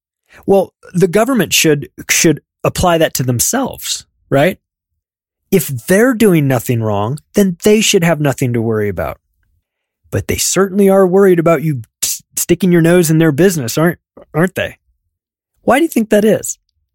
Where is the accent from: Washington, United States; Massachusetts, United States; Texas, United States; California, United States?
California, United States; moved away as an adult; I grew up in California. I lived there for 35 years. Didn't stick around for that one. As soon as they passed that, packed up, moved.